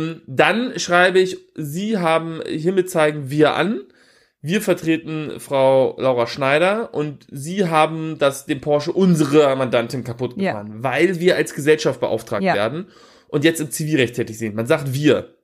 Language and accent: German; Wunstorf, Lower Saxony, Germany; Da sind immer die Jugendfreizeiten von der Stadt Wunsdorf hingegangen, wo ich aufgewachsen bin.